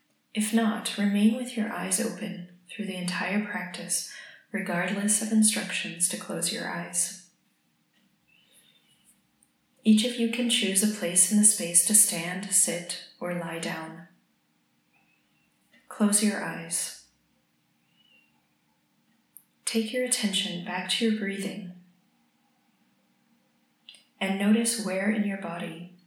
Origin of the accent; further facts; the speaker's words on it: United States; I'm from the United States